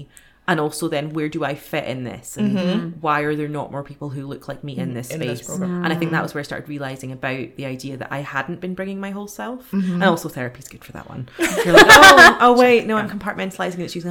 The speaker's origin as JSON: {"language": "English", "region": "Scotland", "country": "United Kingdom", "tie": "born or raised there", "said": "growing up in Scotland"}